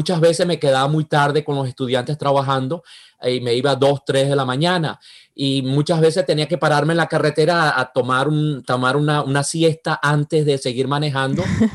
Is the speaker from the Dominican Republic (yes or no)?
no; Venezuela; Spanish is a second language; now in United States; mi acento, a pesar de haber tener tantos años aquí, tener 40 años en este país, wow, mi acento es bastante, bastante pesado